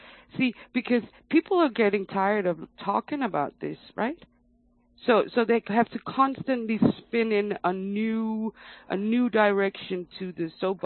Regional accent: New Zealand; accent: New Zealand; Yeah, sorry, because of my New Zealand accent.

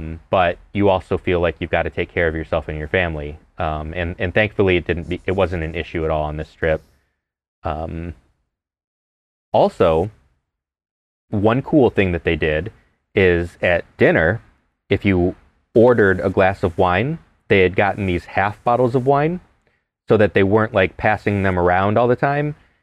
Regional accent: Ohio, United States; First press trip I've ever done in my home state of Ohio, for what it's worth.

